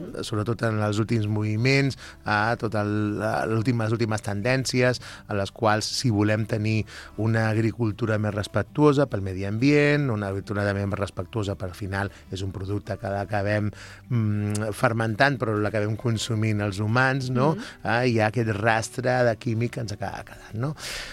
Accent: Catalonia, Spain; tots els que som aquí del Penedès

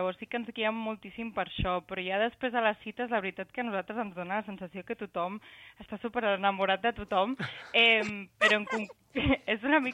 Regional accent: Igualada, Catalonia, Spain; som veïnes d'Igualada, ella vivia el primer i jo el sisè

